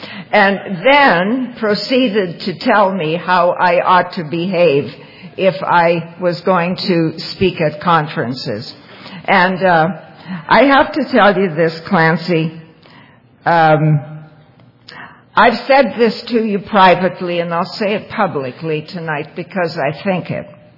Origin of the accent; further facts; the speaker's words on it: Toronto, Ontario, Canada; I'm an alcoholic. Hi, everybody. I hail from Toronto.